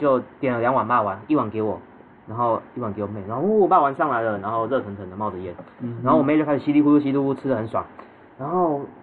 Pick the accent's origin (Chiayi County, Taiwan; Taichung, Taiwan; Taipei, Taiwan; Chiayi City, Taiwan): Taichung, Taiwan; 然后我是台中人，我要从台中去新竹扫墓